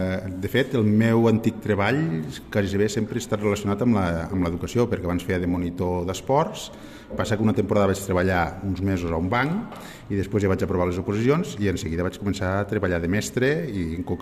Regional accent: Tortosa, Catalonia, Spain; moved away as an adult; now in Lleida, Spain; Aleshores jo vaig estudiar a Tortosa, el que passa que quan vaig haver d'anar a la universitat vaig vindre aquí a Lleida, i va ser quan ja em vaig quedar a viure aquí a Lleida

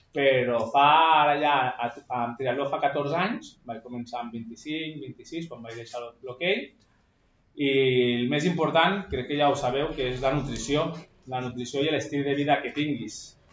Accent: Barcelona, Catalonia, Spain; Soc de Barcelona i allà, a la meva època

